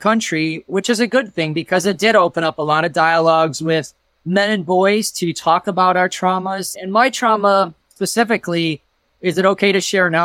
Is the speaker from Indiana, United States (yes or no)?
yes; Gary, Indiana, United States; now in Phoenix, United States; I was born in Gary, Indiana, just outside of Chicago, the steel mill communities there, raised with four siblings. And I moved here 19 years ago to Phoenix, and that's where I currently live.